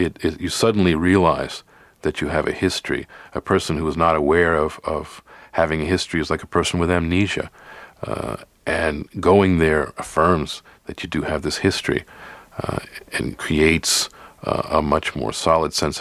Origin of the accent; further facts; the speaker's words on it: New York City, New York, United States; I was born in the East New York section of Brooklyn, and I was raised in a public housing, mixed-income public housing, in that section of New York City.